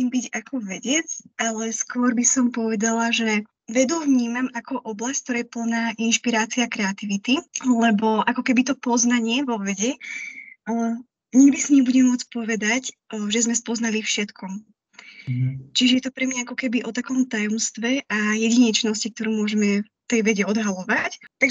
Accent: Beluša, Trenčín Region, Slovakia; Ale ja som z Beluše

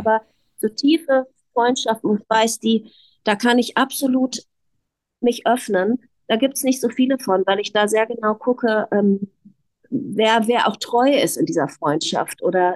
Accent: Hanover, Lower Saxony, Germany; born there; bin ich auch in meine Geburtsstadt Hannover gefahren

